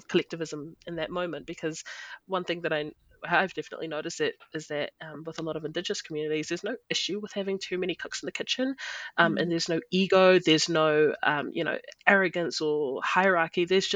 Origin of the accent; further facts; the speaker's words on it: New Zealand; I'm from New Zealand.